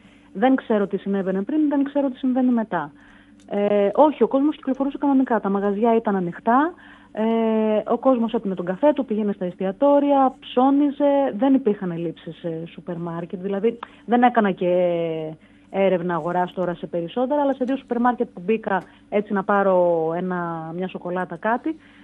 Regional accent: Greece; Τους έλεγα ότι είμαι από Ελλάδα, υπήρχαν κάποιοι που δεν ξέρανε καν κατά που πέφτει η Ελλάδα.

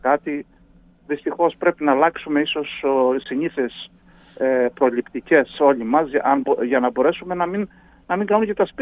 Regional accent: Ierapetra, Crete, Greece; Και η γενέτειρά μου, εκεί που μεγάλωσα.

